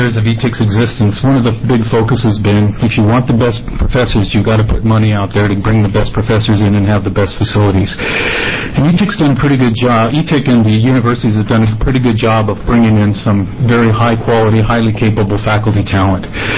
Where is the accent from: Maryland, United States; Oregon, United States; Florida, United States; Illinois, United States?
Oregon, United States; Medford; I'm an Oregonian from day one. I was born in Medford, graduated from Medford High School